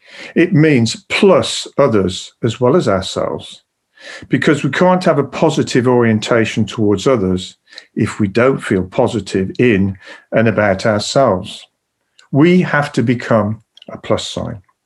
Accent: West Midlands, United Kingdom; accent: Birmingham; I'm a Brummie, and it goes with the accent

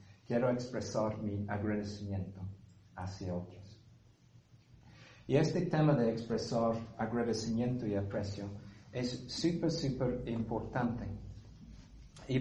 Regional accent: England, United Kingdom; Spanish is a second language; Yo soy inglés, o más bien nací en Inglaterra.

